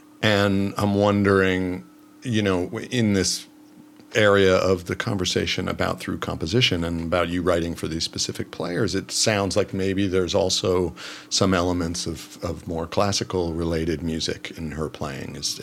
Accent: Seattle, Washington, United States; You know, growing up in Seattle, of course, there's a great scene in Seattle

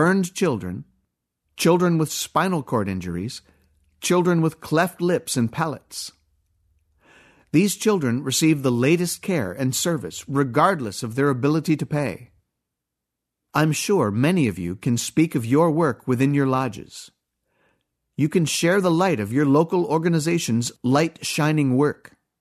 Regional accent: Charleston, South Carolina, United States; I'm from Charleston, South Carolina. In Charleston, we have a working lighthouse on Sullivan's Island.

